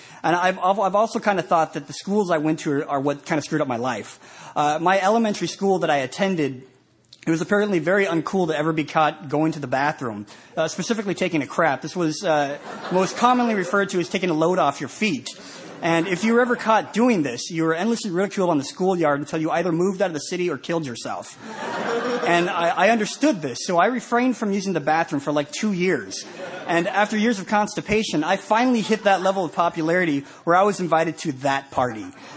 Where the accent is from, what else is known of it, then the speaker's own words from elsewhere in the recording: Denver, Colorado, United States; I grew up in Denver, Colorado. It's a wonderful city as well.